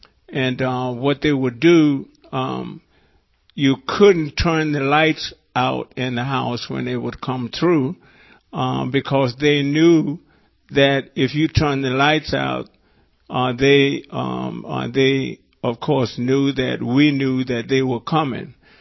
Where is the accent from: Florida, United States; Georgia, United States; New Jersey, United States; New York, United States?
Florida, United States; Lacoochee; La Cuchi, Florida was a lumber mill town. We had two churches in La Cuchi, Florida. And we had a baseball team.